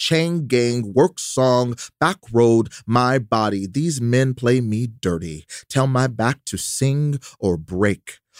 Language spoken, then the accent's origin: English; Texas, United States; I mean, you know, I grew up in Texas, as you know, right?